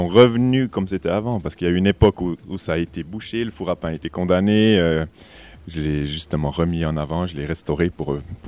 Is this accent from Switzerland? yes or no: yes; Saignelégier, Jura, Switzerland; je suis né à Seignelay-Légier, donc je suis vraiment de la région. Quoi. Mais après, j'ai fait des études, j'étais un peu sur Neuchâtel ou comme ça. Mais de toute façon, je voulais revenir ici.